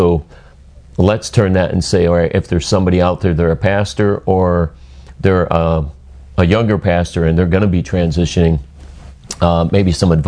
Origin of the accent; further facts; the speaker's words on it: Cleveland, Ohio, United States; I grew up in Cleveland, Ohio, so I love cities.